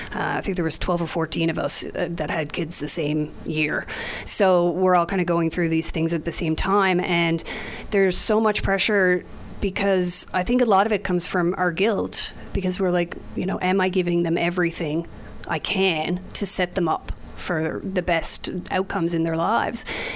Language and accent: English; Canada; one of our, you know, real truisms being a Canadian is education for all